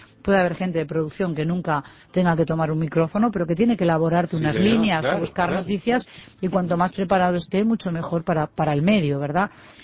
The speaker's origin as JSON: {"language": "Spanish", "country": "Spain", "tie": "born there", "said": "en mi país natal, en España"}